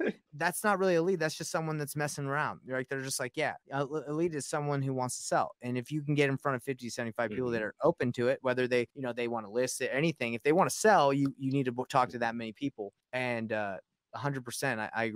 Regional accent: Marietta, Georgia, United States; also born or lived in Roswell; I grew up in Marietta, Roswell, East Cobb. I grew up in that area over there.

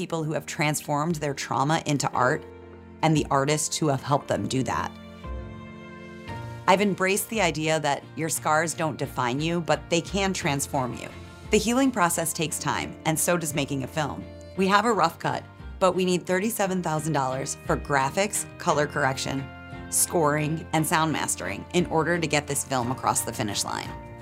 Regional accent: Ohio, United States; accent: Midwest; Christian and I are both voice actors from the Midwest. So I think that we have, and I'm from Ohio, so I think my voice is supposed to be the most, like, balanced, unaccented

